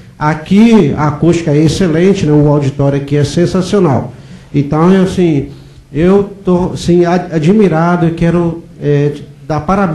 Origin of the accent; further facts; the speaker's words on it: Belo Horizonte, Minas Gerais, Brazil; eu sou de Belo Horizonte, Minas Gerais